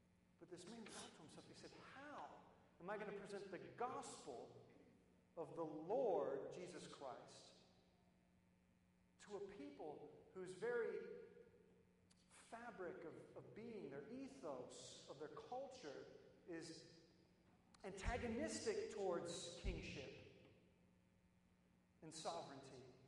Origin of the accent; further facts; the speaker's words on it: Akron, Ohio, United States; born there; Now, I'm half British, so I'm an American citizen. I was born in Akron, don't worry. But my mom's from England, and she actually just became an American citizen week before last.